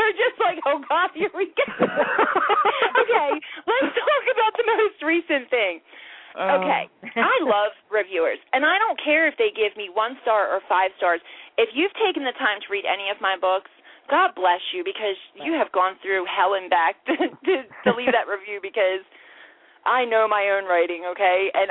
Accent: Baltimore, Maryland, United States; I'm from Baltimore. I don't use it as an excuse.

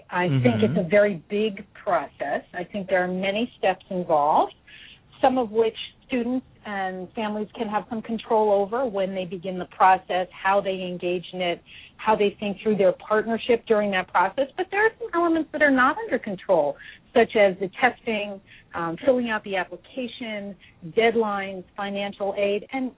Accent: New York, United States; In brief, I grew up in New York, and I am an only child

